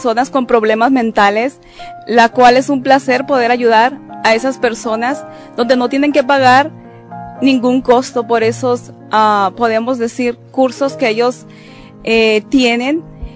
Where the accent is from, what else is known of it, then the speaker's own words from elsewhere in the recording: Mexico City, Mexico; now in Utah, United States; por cierto, apellido vasco. Soy de la Ciudad de México. Soy poetisa y escritora. Al igual, trabajo en la Cámara de Comercio del Condado de Utah County, donde resido desde hace aproximadamente 8 años.